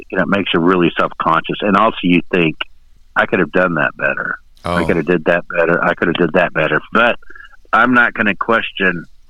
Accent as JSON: {"language": "English", "town": "Pawhuska", "region": "Oklahoma", "country": "United States", "tie": "born or raised there", "said": "born on the Osage Reservation, and we're the same age, and we grew up in the Osage Indian Village of Bahuska"}